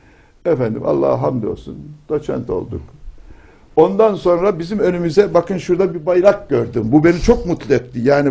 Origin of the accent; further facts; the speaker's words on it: Istanbul, Turkey; Biz İstanbul'da büyüdük.